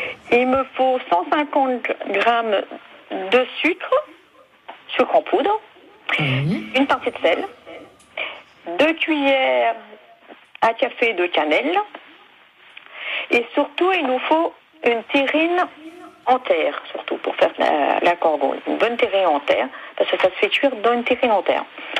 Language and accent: French; Normandy, France; Oui, parce que moi je suis du Calvados